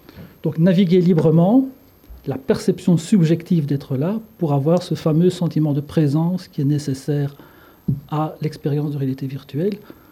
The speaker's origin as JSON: {"language": "French", "country": "Belgium", "said": "Alors, je suis belge une fois."}